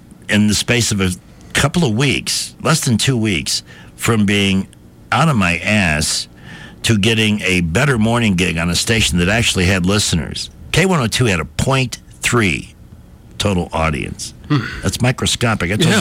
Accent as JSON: {"language": "English", "town": "Chicago", "region": "Illinois", "country": "United States", "said": "I'm down here from Chicago."}